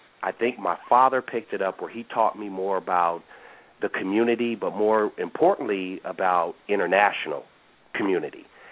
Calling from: Los Angeles, California, United States; also born or lived in St. Paul; I'm calling from Los Angeles. I usually call in. I've been traveling. I'm a resident, an ex-resident of St. Paul.

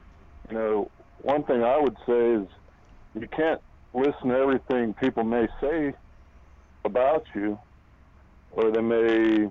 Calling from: Mesquite, Texas, United States; I'm over here in Mesquite.

